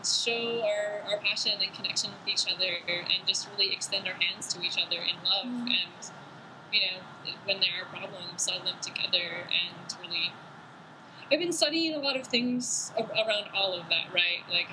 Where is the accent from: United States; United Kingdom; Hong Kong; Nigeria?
United States; Midwest; Like, I grew up in the Midwest on a farm, so I kind of know, even though I look kind of strange, I actually can relate pretty well with the average person.